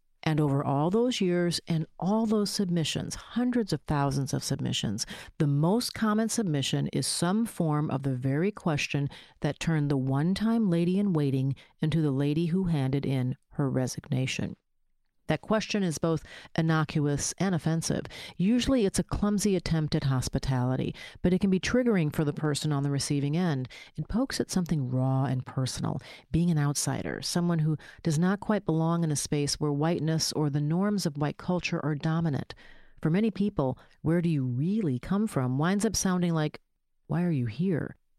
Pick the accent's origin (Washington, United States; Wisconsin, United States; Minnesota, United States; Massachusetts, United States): Minnesota, United States; Where are you from? Minnesota. No, where is your family from? My mother is a fourth-generation black woman from Minnesota, and my father was a black man born and raised in Alabama.